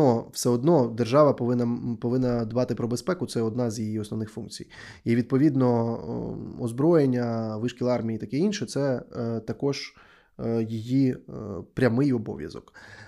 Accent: Donetsk, Donetsk Oblast, Ukraine; в сенсі, моє рідне місто і зараз є Донецьк.

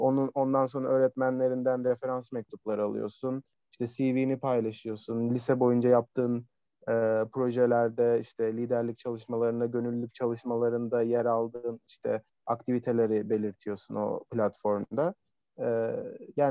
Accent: Köyceğiz, Muğla, Turkey; Onun dışında Muğla Köyceğizliyim.

